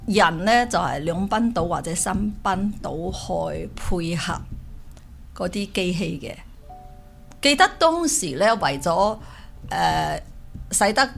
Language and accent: Cantonese; Hainan, China; 我喺海南岛出生嘅，咁喺海南岛真系喺嗰度住到二十几年啦。